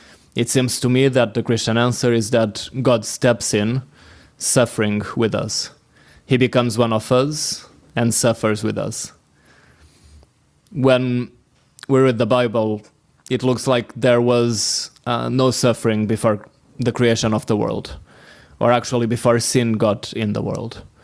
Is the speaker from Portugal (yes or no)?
yes; Portugal; from Portugal. I'm currently leading the campus team in the beautiful city of Lisbon